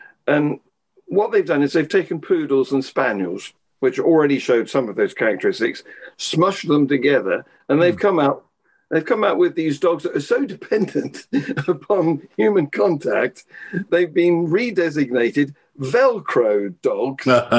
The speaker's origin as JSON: {"language": "English", "region": "England", "country": "United Kingdom", "said": "I'm an Englishman, and I don't do emotions, happy or sad."}